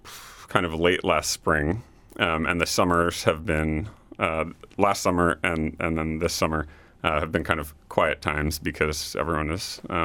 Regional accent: Florida, United States; also born or lived in Wisconsin; now in Alaska, United States; But I grew up in South Florida, actually.

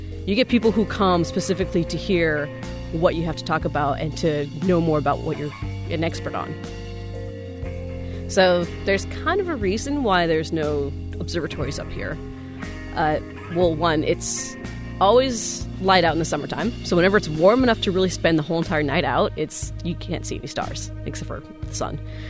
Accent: Anchorage, Alaska, United States; I was born in Anchorage, Alaska, grew up on Hillside, graduated from Service High.

